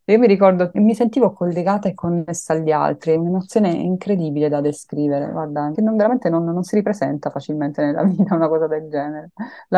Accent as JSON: {"language": "Italian", "region": "Apulia", "country": "Italy", "said": "perché essendo pugliese dicevano: ma che vado a fare a teatro qui in Toscana"}